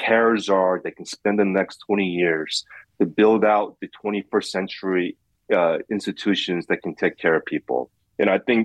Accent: Queens, New York, United States; I grew up in Queens. This is my hometown

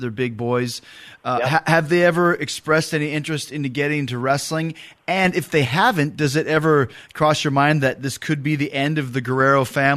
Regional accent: Winnipeg, Manitoba, Canada; And, you know, I'm from Winnipeg in the middle of the country.

